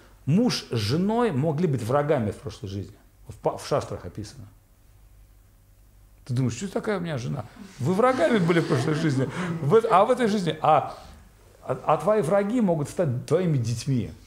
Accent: Saint Petersburg, Russia; то есть я сам из Питера.

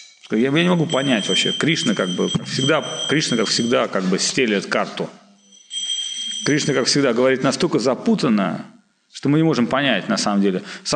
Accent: Lakhta, Saint Petersburg, Russia; Я из Лахты.

